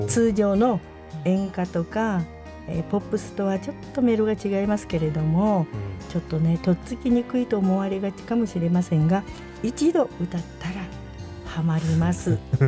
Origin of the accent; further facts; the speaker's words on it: Kagoshima, Japan; accent: Kagoshima dialect; 私鹿児島出身なもんですから鹿児島弁丸出しでやってますので